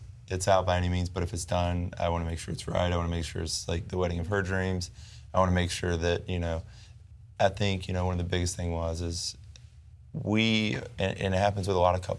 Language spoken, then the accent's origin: English; Georgia, United States